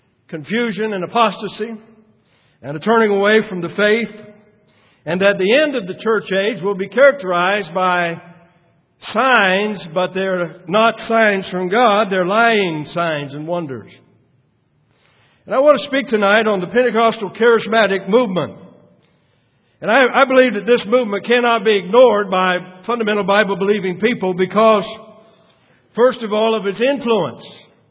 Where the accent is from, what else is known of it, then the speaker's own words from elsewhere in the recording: Florida, United States; Nikki Cruz Crusade that they held in Florida, my home state.